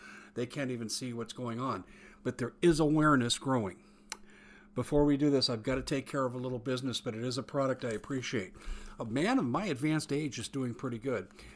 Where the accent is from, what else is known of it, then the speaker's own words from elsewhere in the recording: United States; I'm an American.